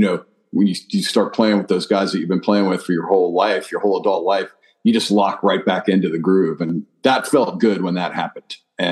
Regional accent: Montgomery Village, Maryland, United States; I grew up in Montgomery Village. So a lot of my friends made that move just north to Frederick.

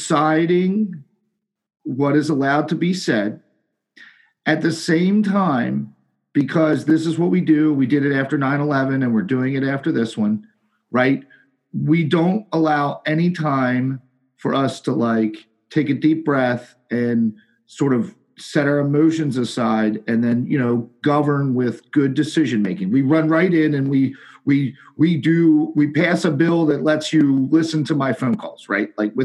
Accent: United States; Once they become president, I believe as an American, right, you're supposed to do what you can to help the country, right?

